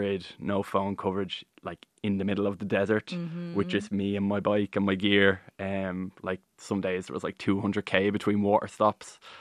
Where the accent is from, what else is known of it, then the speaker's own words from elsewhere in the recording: Ireland; we don't, as Irish people, like, go to the in-betweens.